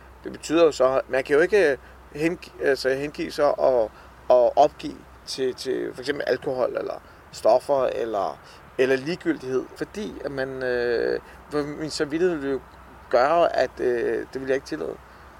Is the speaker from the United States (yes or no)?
no; Colombia; now in Denmark; jeg kommer jo til landet fra Colombia.